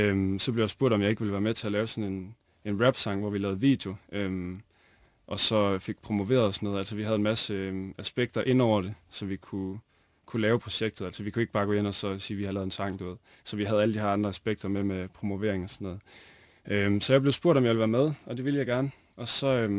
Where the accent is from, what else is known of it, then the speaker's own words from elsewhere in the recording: Aalborg, North Denmark Region, Denmark; Jeg er 22. Jeg er opvokset i Aalborg.